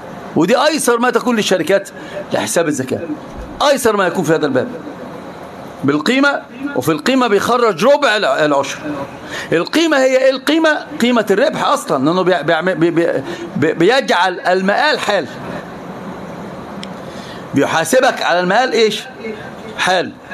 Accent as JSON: {"language": "Arabic", "country": "Egypt", "said": "قال لي أنت من وين؟ قلت له مصر."}